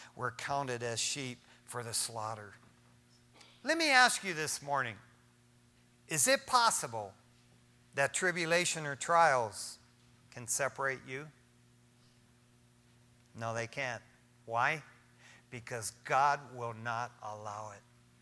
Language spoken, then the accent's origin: English; Detroit, Michigan, United States; Growing up in Detroit, Michigan, man, we had a lot of rats.